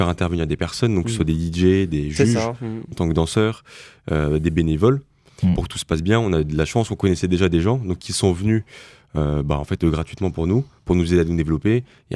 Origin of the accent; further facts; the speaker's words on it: Nancy, Grand Est, France; Alors, nous, on est de Nancy.